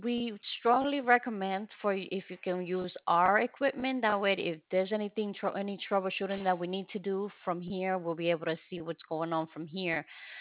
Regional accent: Dominican Republic; Yes, I am from the Dominican

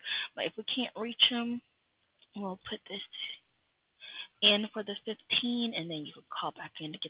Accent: Alabama, United States; No, I'm from Alabama.

